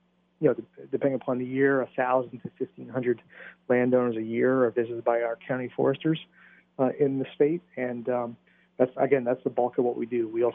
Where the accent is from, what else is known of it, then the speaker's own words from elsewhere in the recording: Berlin, United States; growing up in Berlin.